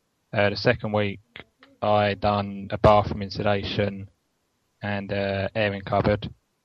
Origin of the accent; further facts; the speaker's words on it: South East England, United Kingdom; I'm from Jernham in Kent.